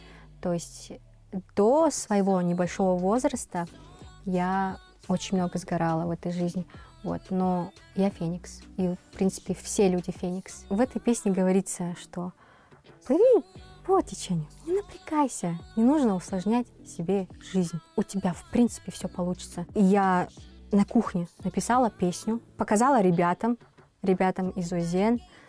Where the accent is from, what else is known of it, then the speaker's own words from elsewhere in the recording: Pavlodar, Pavlodar Region, Kazakhstan; Я из Павлодара.